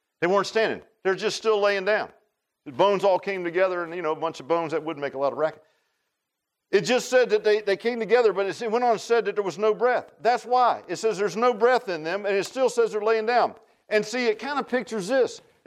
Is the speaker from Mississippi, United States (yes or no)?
no; Virginia Beach, Virginia, United States; I grew up in Virginia Beach, and it did it on there.